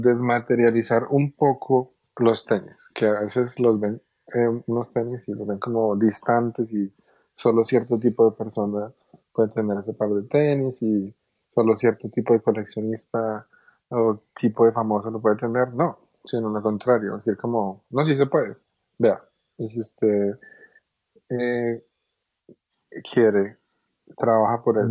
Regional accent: Colombia; yo soy colombiano.

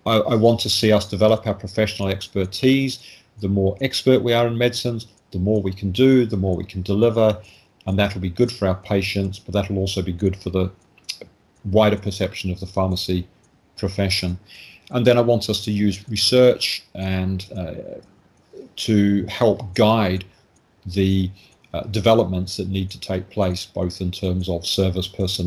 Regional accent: New Zealand; Being a New Zealander, yes, I'm very, very concerned.

